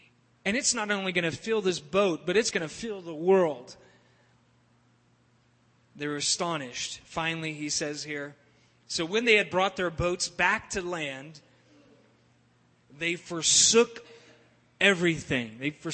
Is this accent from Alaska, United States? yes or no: no; California, United States; Growing up in California, I spent a lot of time at the ocean